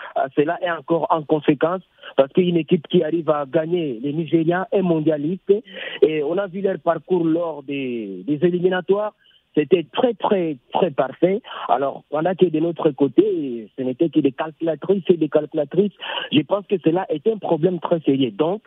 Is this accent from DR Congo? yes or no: yes; DR Congo; moi, je suis Congolais, je suis Léopard